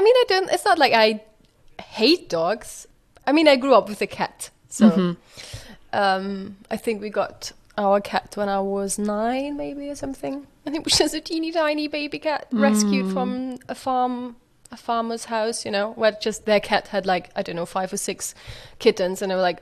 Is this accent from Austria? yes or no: yes; Linz, Upper Austria, Austria; then I joined something which is called, or was called back then, Kinder Musical Company, KMC, where I grew up in Linz.